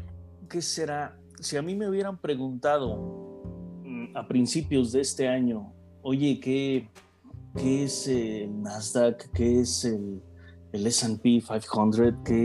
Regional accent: Veracruz, Mexico; born there; moved away as an adult; tengo 40 años, nací en Veracruz, hace 10 años ya, justo en 2010 salí de Veracruz, curiosamente en mayo de 2010

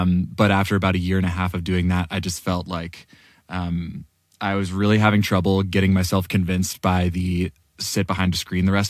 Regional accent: Washington, United States; I grew up in Washington State, where I had the opportunity to spend a lot of time outside as a kid.

